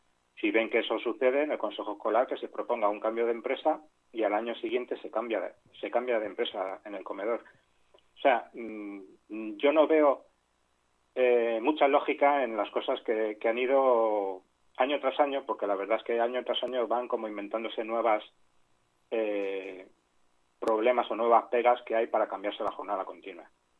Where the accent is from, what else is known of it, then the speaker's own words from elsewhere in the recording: Rivas-Vaciamadrid, Community of Madrid, Spain; yo vivo enfrente de un colegio, yo soy de Rivas y vivo justo enfrente del colegio en el que fue mi hijo mayor